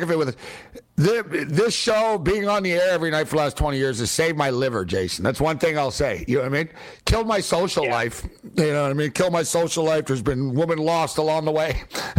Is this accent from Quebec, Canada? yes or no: yes; Montreal, Quebec, Canada; and we're all from Montreal originally